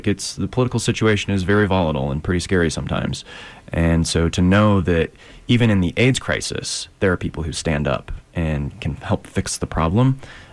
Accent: Salt Lake City, Utah, United States; So I was born and raised in Salt Lake, grew up in East Mill Creek and then the Avenues.

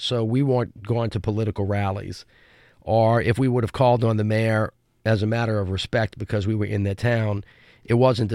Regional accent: New Orleans, Louisiana, United States; born there; besides just being a proud Southerner, I was born in New Orleans in 1960 into a really big family.

